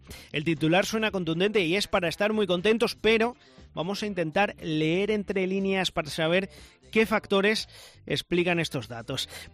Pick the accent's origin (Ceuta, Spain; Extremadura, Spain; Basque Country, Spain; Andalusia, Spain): Extremadura, Spain; los que somos extremeños lo sabemos